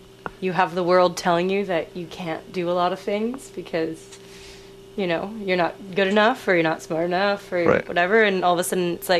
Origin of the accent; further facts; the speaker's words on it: Canada; accent: Canadian; I can hear my Canadian accent so much